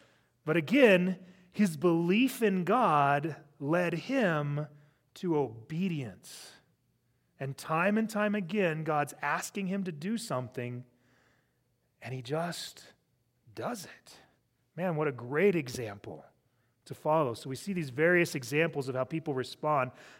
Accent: Wyoming, United States; also born or lived in Illinois; if people ask me, where are you from … ? I say, Wyoming. The big secret is I was born in Illinois. But I was 6 weeks old when my parents moved here. I'm from here.

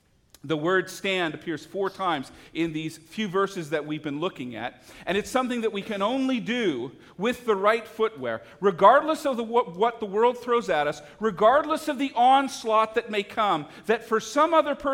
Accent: Canada; When I was learning to walk, as a Canadian, I was learning to skate.

